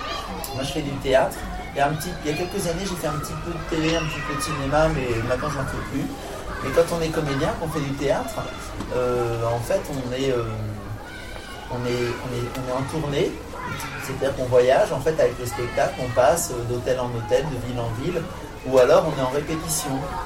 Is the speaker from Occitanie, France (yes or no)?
no; Chartres, Centre-Val de Loire, France; now in Paris, France; vous savez que moi je suis de Chartres. Vous savez ça, vous avez entendu? Bah, j'ai fait toute ma scolarité, c'est quand même incroyable. Maintenant j'habite à Paris